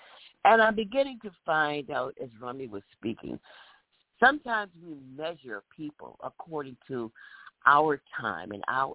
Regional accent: New Orleans, Louisiana, United States; now in Chicago, United States; And I'm from New Orleans. New Orleans was like the slave capital of the United States.

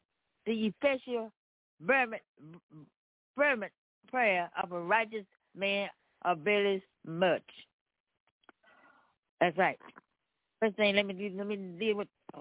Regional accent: Memphis, Tennessee, United States; Yes, this is, I'm coming from Memphis, Tennessee.

